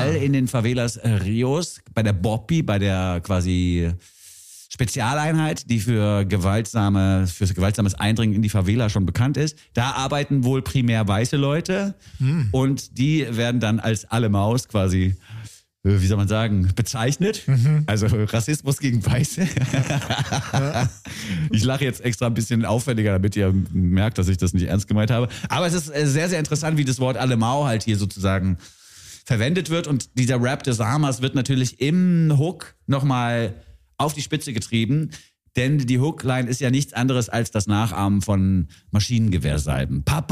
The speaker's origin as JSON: {"language": "German", "country": "Germany", "said": "Unser Kanzler Friedrich Merz."}